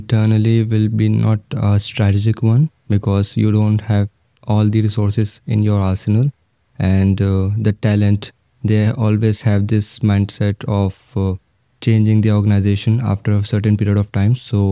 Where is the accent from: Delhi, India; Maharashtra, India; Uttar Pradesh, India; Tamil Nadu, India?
Delhi, India; I'm from Delhi.